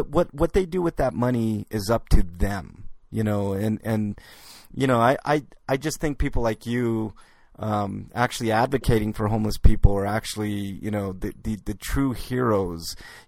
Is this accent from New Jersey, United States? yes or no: no; Denver, Colorado, United States; When I grew up, I grew up here in Denver, you know, on the west side of Denver, you know, kind of a, you know, hood per se.